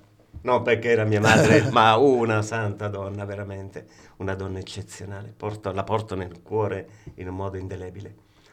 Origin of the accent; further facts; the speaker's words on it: Milan, Lombardy, Italy; also born or lived in San Giorgio a Cremano; Siamo partiti da piccoli a San Giorgio a Cremano, poi tutta la famiglia è andata a Milano. Da Milano a Milano abbiamo cominciato a lavorare, a studiare, famiglia di 8 figli